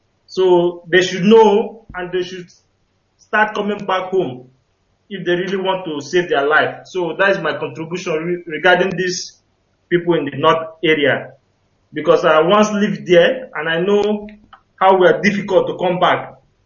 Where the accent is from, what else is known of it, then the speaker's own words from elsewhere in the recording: Enugu State, Nigeria; now in Moscow, Russia; from Enugu State, Nkano.